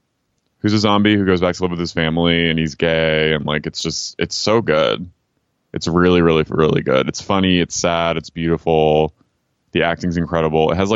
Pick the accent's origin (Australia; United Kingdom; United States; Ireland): Ireland; I mean, I think I'm Irish